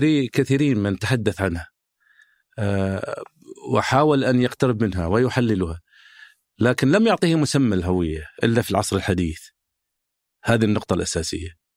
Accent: Hofuf, Eastern Province, Saudi Arabia; also born or lived in Bahrain; وأنا على فكرة جئتها من منطقة مختلفة، من البحرين. أنا ولدت في البحرين، والدتي في البحرين والوالد في الأحساء، فانتقلت إلى الأحساء وأنا عمري 7 سنوات يمكن أو 8 سنوات، وعشت في منطقة يسمونها الكوت. هذه حارة الكوت هي قلب الهفوف في الأحساء

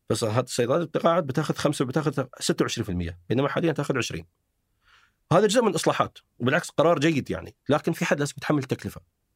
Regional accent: United Arab Emirates; يعني نحن عندنا في الإمارات

